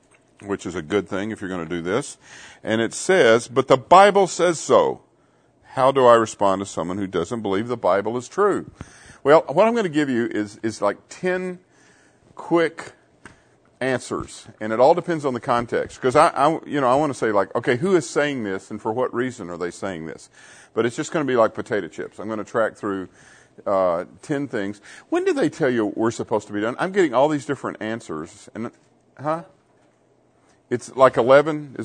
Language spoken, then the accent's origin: English; Arkansas, United States; now I grew up in Arkansas